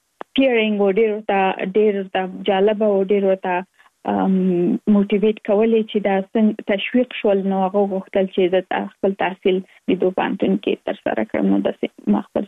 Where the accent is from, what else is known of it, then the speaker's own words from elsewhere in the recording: Kabul, Afghanistan; now in United States; زه اف کورس د افغانستان یم، په افغانستان کې زیږیدلې، کومرېستا کې مې په افغانستان په کابل کې تر سره کړې دي، او وروسته لاغه لکه مونږ ټول چې یو مسافر شوی یم په امریکا کې، اوس په ورجینیا ایالت کې ژوند کوم.